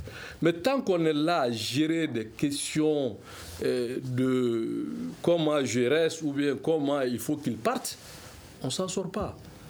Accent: Mali; nous sommes tous des Maliens.

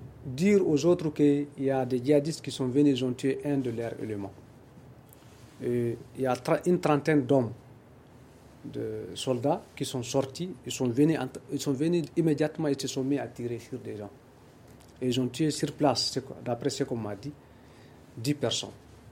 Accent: Mali; On est tous des Maliens

